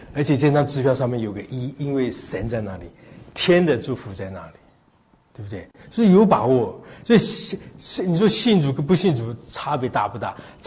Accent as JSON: {"language": "Chinese", "country": "Taiwan", "said": "我从台湾来的嘛，台湾人很聪明的"}